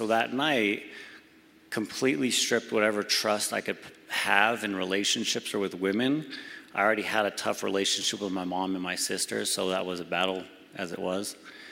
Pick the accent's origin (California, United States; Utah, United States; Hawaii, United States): California, United States; now in Colorado, United States; So Caleb was born in California. We're from California.